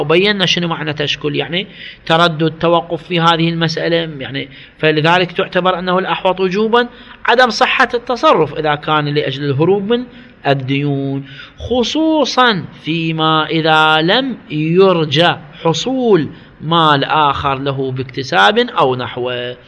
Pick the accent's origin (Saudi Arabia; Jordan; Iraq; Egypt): Iraq; accent: Iraqi; نعبر عنها بلهجتنا العراقية